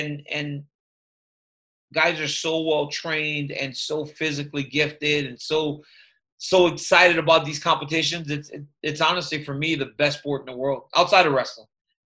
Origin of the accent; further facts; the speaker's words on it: Louisiana, United States; in Louisiana. I remember, I think David Duke had a television show on a public access station on TV every week in my hometown.